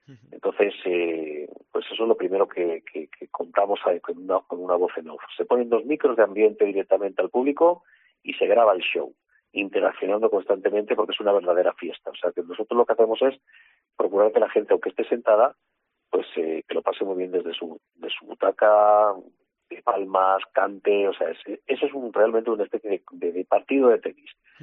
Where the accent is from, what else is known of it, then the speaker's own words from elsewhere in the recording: Spain; pues somos los primeros españoles que lo consiguen